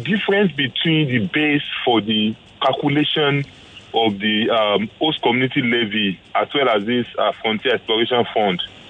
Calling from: Lagos, Nigeria; Well, I'm calling from Victoria Island, Lagos.

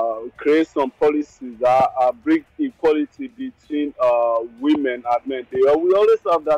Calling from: Czechia; Yeah, I'm calling from Czech Republic.

